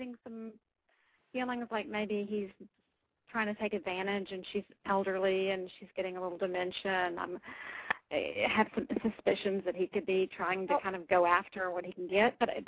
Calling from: Texas, United States; I'm calling from Texas.

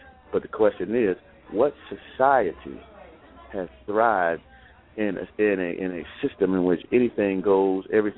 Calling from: Jacksonville, Florida, United States; I'm in Florida, Jacksonville, Florida.

